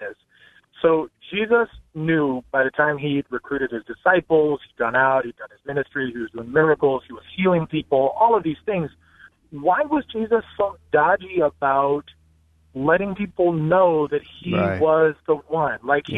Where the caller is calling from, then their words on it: Portland, Oregon, United States; I'm calling from Portland, Oregon WTN Radio.